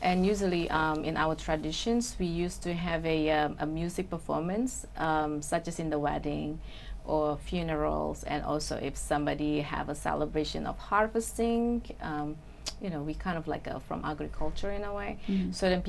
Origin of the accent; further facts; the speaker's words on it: Indonesia; English is a second language; now in United States; Like I'm from Indonesia, and how to mix them together.